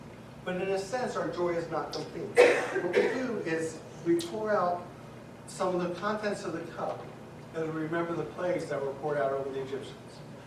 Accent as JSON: {"language": "English", "town": "Long Island", "region": "New York", "country": "United States", "tie": "born or raised there", "said": "So I grew up in Long Island, New York, in a conservative Jewish home."}